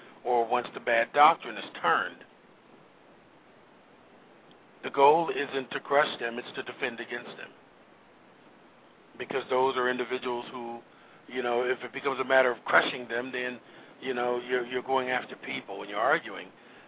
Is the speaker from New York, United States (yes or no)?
no; Youngstown, Ohio, United States; And I'm originally from Youngstown, Ohio. I'm not from Minnesota or from Youngstown, Ohio. During the blizzard of 78, we went to school and we were dismissed from school